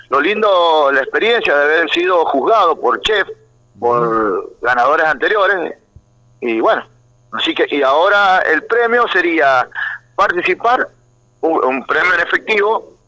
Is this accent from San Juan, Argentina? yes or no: yes; Caucete, San Juan, Argentina; Somos de Caucete.